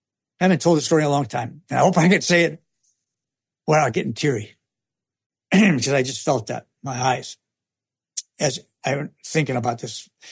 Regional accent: Missouri, United States; I'm from Missouri, which I am.

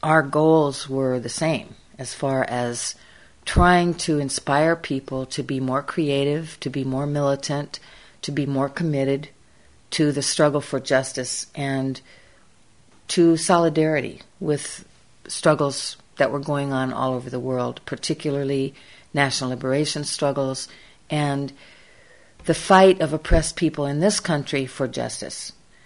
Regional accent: Iowa, United States; I was brought up in Iowa. I really always have considered myself to be a very ordinary person.

